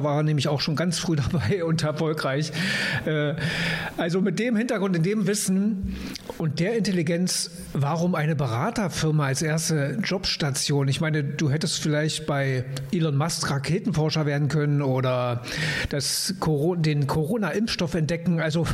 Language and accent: German; Georgia; German is a second language; also born or lived in Giessen, Germany; Ja, geboren und aufgewachsen in Georgien, der Nachname hättest du schon vermuten können, mit 12 Abitur, mit 15 Wirtschaftsstudium abgeschlossen, Doktorarbeit in Gießen, nebenbei Deutsch lernen, Doktorarbeit in Georgien, in VWL.